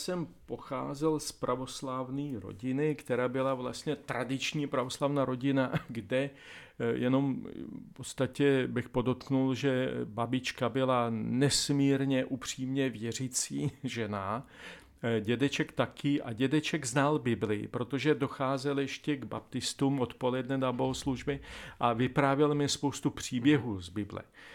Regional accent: Ukraine; Czech is a second language; now in Czechia; A já říkám, no tak jsem z Ukrajiny.

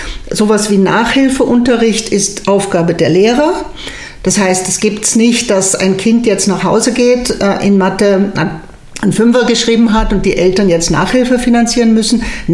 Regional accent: Austria; bei uns in Österreich, selbst wenn man die Schule abbricht, wenn man sagt, freut mich alles nicht, du verhungerst nicht.

